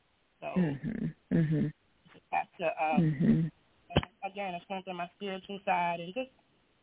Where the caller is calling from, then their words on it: Baltimore, Maryland, United States; I'm calling from Baltimore, Maryland.